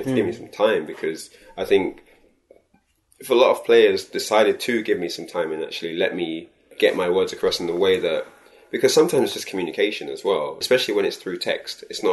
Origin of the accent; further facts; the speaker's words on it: United Kingdom; don't know if it's because I'm from the UK. A lot of people say that it's only because I'm British, you know.